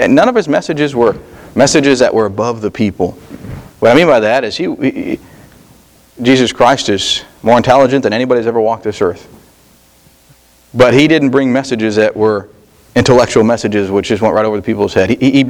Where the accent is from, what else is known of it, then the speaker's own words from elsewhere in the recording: Colorado, United States; now in Southern United States; I came to the South, I didn't realize how many Baptist churches there were. Being born and raised in Colorado, there were Southern Baptists and maybe an Independent Baptist, and that was about it.